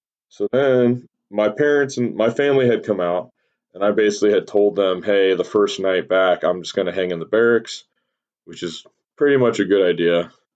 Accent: Indiana, United States; I'm from Indiana, but it's aesthetically, it's borderline depressing.

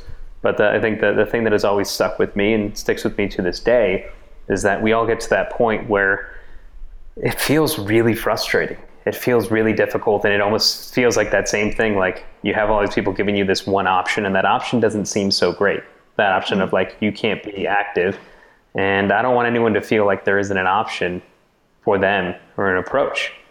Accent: Chicago, Illinois, United States; I grew up in Chicago, for all the Chicago sports teams.

